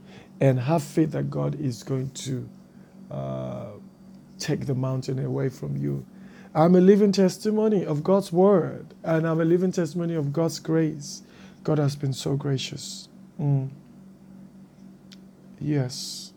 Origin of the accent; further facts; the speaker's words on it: Nigeria; now in New York, United States; I am from Nigeria, West Africa. Well, presently living in New York, America.